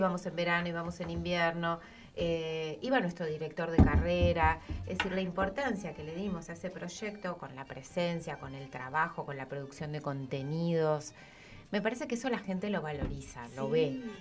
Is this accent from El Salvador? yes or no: no; Buenos Aires, Argentina; Para cualquier lugar del resto del país que no sea Buenos Aires, sos las porteñas que vienen a...